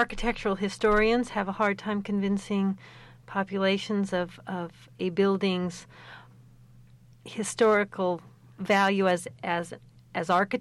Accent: Urbana, Illinois, United States; I grew up in Illinois from the time I was 12, and that's called the Land of Lincoln.

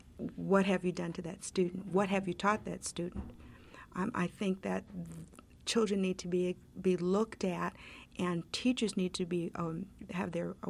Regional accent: the North, United States; My upbringing is different from Mr. Moore's in that I was brought up in the North.

